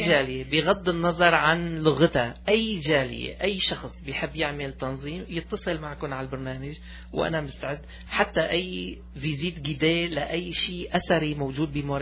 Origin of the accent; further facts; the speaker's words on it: Aleppo, Aleppo Governorate, Syria; now in Quebec, Canada; سألتني أهلتي أنت منين، قلت لها أنا من حلب